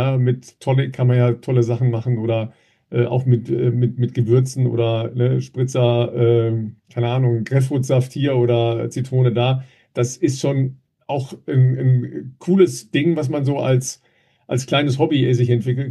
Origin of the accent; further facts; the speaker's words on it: Dorsten, North Rhine-Westphalia, Germany; in meiner Heimat in Dorsten